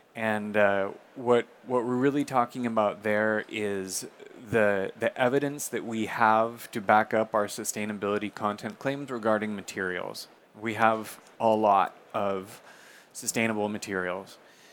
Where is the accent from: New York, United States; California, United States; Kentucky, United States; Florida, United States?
California, United States; now in Barcelona, Spain; I am from California myself, but I have been living in Barcelona for over 20 years now, which is actually where I'm based.